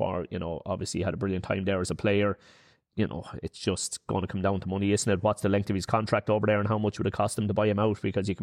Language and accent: English; Ireland; Maybe it's just because I'm Irish and you're looking at it through those eyes.